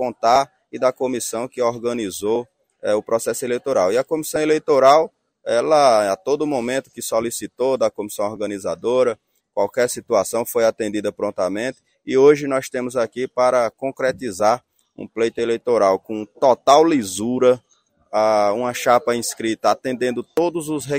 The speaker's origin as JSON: {"language": "Portuguese", "town": "Juazeiro", "region": "Bahia", "country": "Brazil", "said": "viemos da Bahia, somos lá de Juazeiro, no norte do nosso estado, a região forte de fruticultura, cana-de-açúcar"}